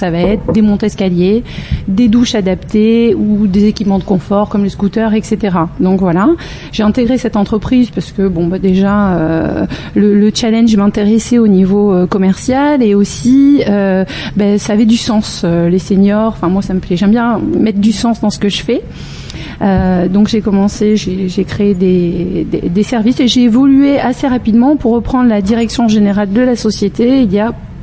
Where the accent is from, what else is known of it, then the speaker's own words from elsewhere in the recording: Limoges, Nouvelle-Aquitaine, France; moi, je suis née à Limoges. J'y tiens. C'est important pour moi. Donc j'ai grandi à Limoges, j'ai fait mes études à Limoges en commerce international.